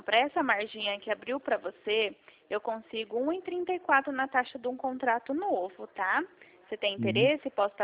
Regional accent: Dracena, São Paulo, Brazil; Eu sou aqui de Dracena

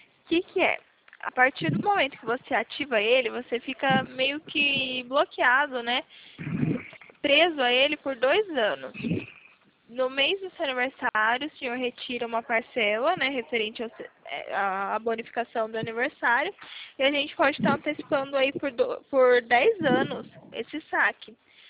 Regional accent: Pirassununga, São Paulo, Brazil; Eu sou de Pirassununga.

